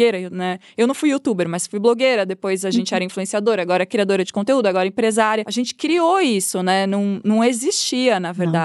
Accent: Araraquara, São Paulo, Brazil; Eu cresci assim, em Araraquara, imagina.

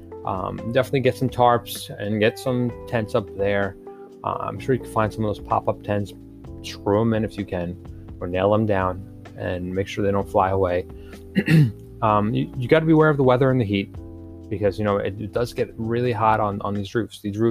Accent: New York, United States; Now, where I'm from New York.

